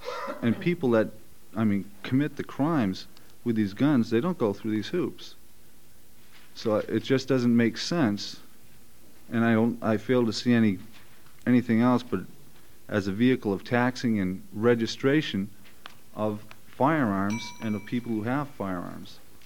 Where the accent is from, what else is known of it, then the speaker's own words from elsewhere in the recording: John Day, Oregon, United States; I'm from John Day over in the state of Eastern Oregon.